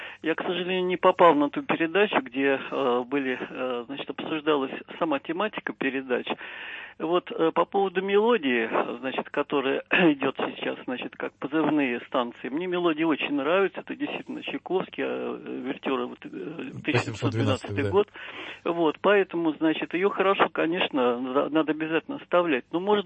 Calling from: Moscow, Russia

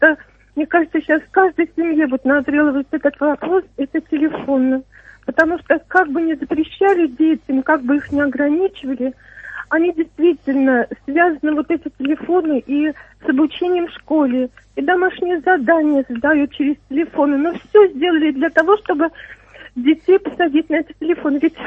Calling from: Voronezh Oblast, Russia; я вам звоню из Воронежской области. Очень, я бабушка.

